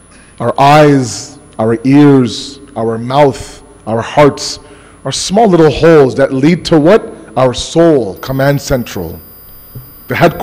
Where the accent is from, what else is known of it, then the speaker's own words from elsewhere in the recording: Toronto, Ontario, Canada; I grew up in Toronto.